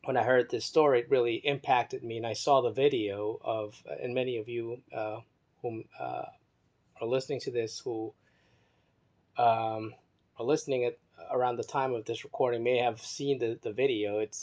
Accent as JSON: {"language": "English", "town": "Baltimore", "region": "Maryland", "country": "United States", "tie": "born or raised there", "lives_now": "New York, United States", "said": "I grew up in Baltimore. I went to high school there. I graduated university, college there. And of all the places on earth that I could call a hometown, I would say Baltimore is my hometown."}